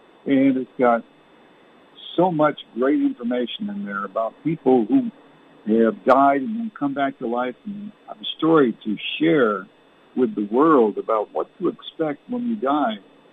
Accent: Canada; Up there, I lived in Canada. Born and raised in Canada.

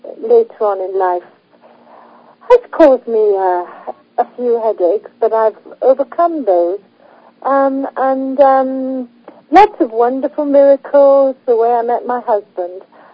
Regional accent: Argentina; I was born and brought up in Argentina, of British descendant.

